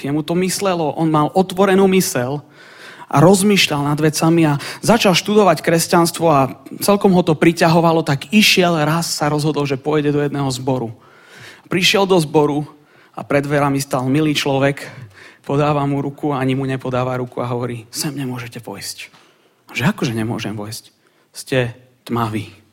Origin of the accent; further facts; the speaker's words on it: Pereš, Košice Region, Slovakia; ja som vyrastal v zákonníckom zbore na Pereši.